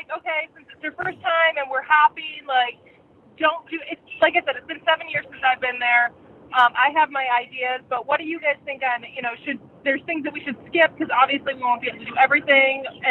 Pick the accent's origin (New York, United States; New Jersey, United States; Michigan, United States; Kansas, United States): Michigan, United States; We're from Michigan.